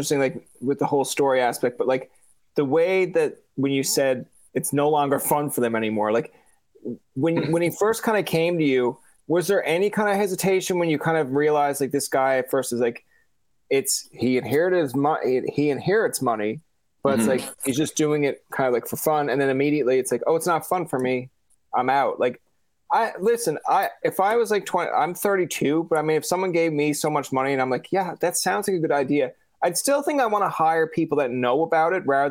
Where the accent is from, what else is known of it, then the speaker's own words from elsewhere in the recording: Newfoundland and Labrador, Canada; I'm a kid from Newfoundland.